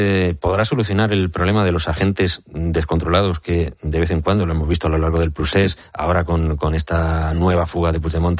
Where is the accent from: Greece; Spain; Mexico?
Spain; Barcelona, Catalonia; yo como soy de Barcelona y me crié allí